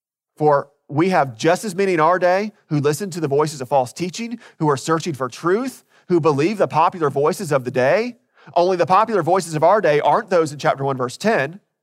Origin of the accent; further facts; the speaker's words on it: Orlando, Florida, United States; Growing up in Orlando, we didn't have a lot of professional sports teams to follow.